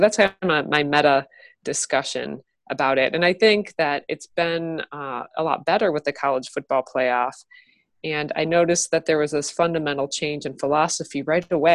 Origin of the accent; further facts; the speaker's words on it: Illinois, United States; I grew up outside of Chicago, and I'm a diehard Chicago sports fan.